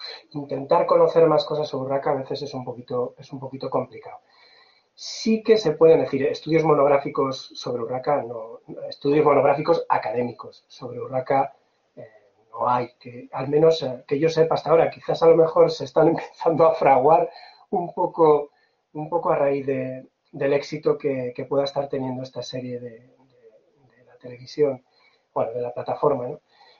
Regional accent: Zamora, Castile and León, Spain; yo soy de Zamora y por lo tanto lo he mamado desde pequeñito y entonces para mí está en mi imaginario personal, como en el de muchos zamoranos

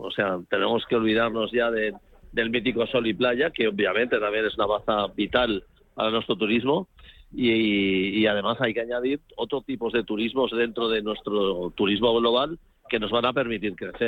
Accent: Barcelona, Catalonia, Spain; yo soy de Barcelona

